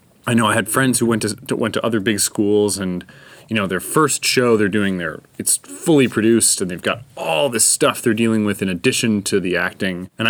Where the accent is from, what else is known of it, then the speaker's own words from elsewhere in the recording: Milwaukee, Wisconsin, United States; I grew up in Milwaukee. I also went to APT as a kid.